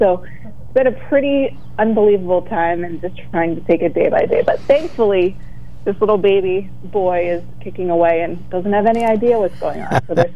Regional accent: Pennsylvania, United States; now in New York City, United States; my home state, Pennsylvania, which I love dearly.

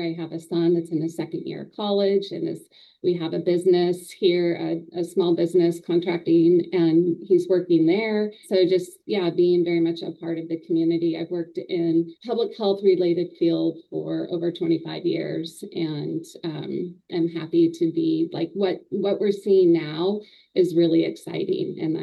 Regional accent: Washington, United States; moved away as an adult; Kind of a similar story, but I grew up in Washington. My husband and I are transplants. We moved down here in the 90s.

